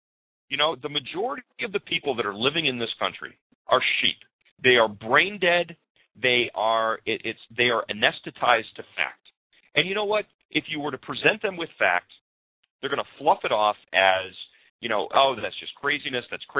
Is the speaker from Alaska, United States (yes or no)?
no; Massachusetts, United States; I grew up in Massachusetts. We had the Northampton State Hospital.